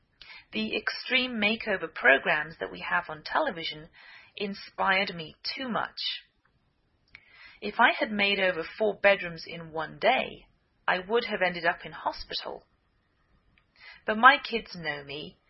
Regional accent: England, United Kingdom; now in United States; I'm English, I live in the northwest of the United States

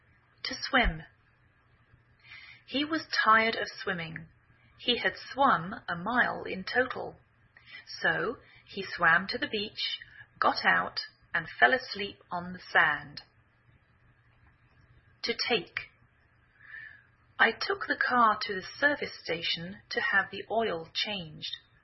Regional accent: England, United Kingdom; now in United States

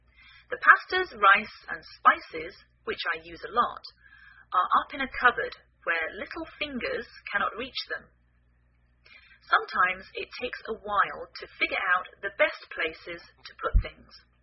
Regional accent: England, United Kingdom; now in United States

